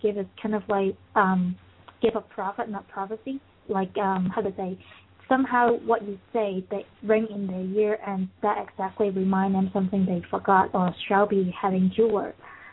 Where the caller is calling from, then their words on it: British Columbia, Canada; British Columbia.